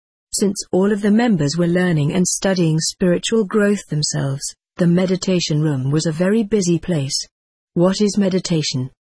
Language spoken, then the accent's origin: English; Wichita, Kansas, United States; I was raised in the Episcopal Church in the Midwestern town of Wichita, Kansas, and was considered a Christian, just like everyone else there.